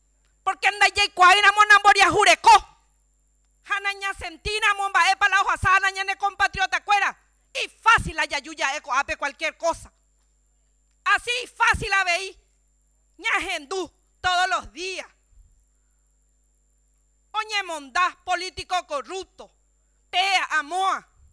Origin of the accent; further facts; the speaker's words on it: Paraguay; mi compromiso firme como madre, como mujer y como paraguaya